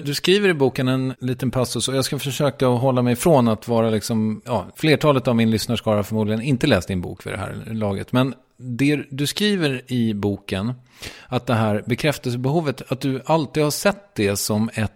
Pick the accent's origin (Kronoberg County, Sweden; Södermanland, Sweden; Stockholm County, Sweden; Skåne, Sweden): Södermanland, Sweden; Strängnäs; Vet du att jag kommer från Strängnäs?